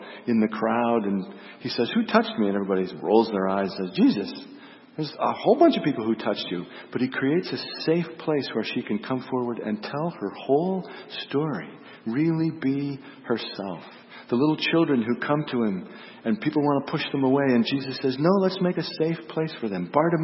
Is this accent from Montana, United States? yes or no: yes; Montana, United States; You know, growing up in Montana, I saw a lot of sheep herders. In Montana, we didn't call them shepherds, we call them sheep herders.